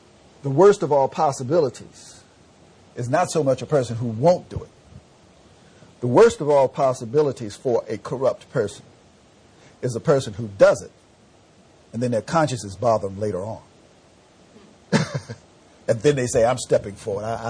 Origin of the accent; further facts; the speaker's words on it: the South, United States; accent: southern; If you have a lot of conflicts, my southern accent creeps.